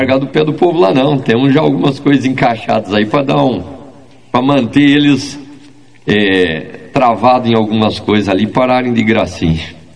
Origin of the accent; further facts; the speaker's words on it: Curitiba, Paraná, Brazil; Mas não gostaria de morar em Curitiba, não é, sou curitibano, mas o frio não é meu forte, prefiro o calor.